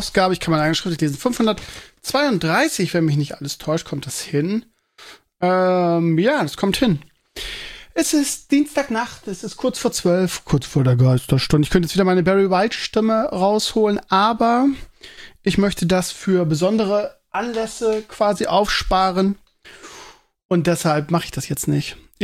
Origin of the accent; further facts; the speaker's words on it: Northern Germany, Germany; Bei uns im Norden, wir können es überhaupt nicht nachvollziehen, ne? Bei uns ist immer so 18, 20 Grad.